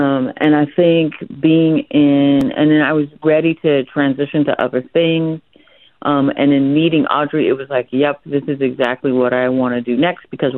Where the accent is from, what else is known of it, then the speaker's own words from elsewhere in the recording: California, United States; I grew up in the Bay Area and came to the area first in Santa Barbara.